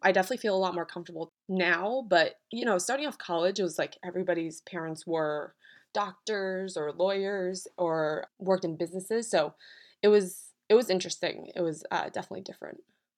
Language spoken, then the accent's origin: English; Manchester, Connecticut, United States; I grew up in Manchester, Connecticut, was predominantly white.